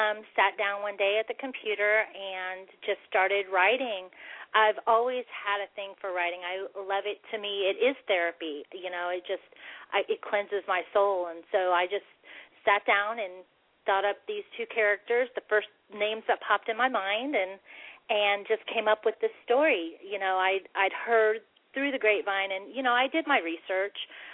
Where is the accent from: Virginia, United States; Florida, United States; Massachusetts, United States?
Florida, United States; Plant City; also born or lived in Brandon; now in Tulsa, United States; I'm from Brandon, Florida. Grew up there in Plant City. Moved to Tulsa, Oklahoma.